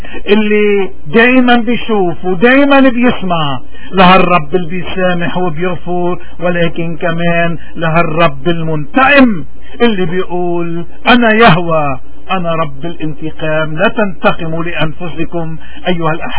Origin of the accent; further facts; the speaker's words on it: Lebanon; هيدا الوطن بعده مستمر وبعدنا نحن كلبنانيين راسنا مرفوع جبيننا عالي